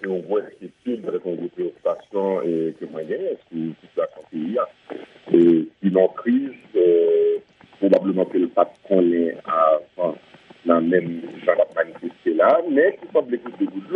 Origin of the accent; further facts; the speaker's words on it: Haiti; En tant qu'haïtien, tout est fait résoudre crise, mais il ne va jamais résoudre crise.